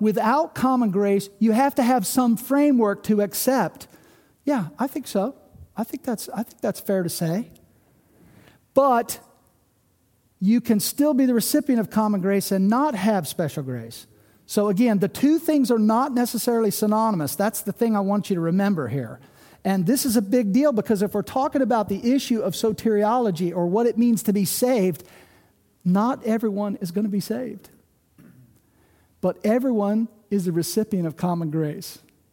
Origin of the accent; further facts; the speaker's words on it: United States; I'm an American. I love America. I served in the military.